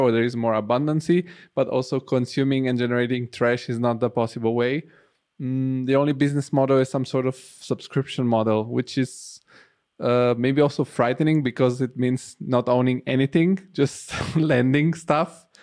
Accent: Italy; also born or lived in Bulgaria; now in Germany; I was born in Bulgaria. I still have connection to Bulgaria. I was raised in Italy, and now I live in Germany, and I have more connection to Scandinavia and so on.

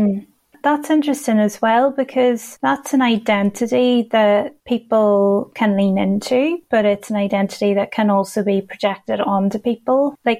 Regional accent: United Kingdom; it's quite awkward for me as a British-Irish person to say mom, you know, I would say mums.

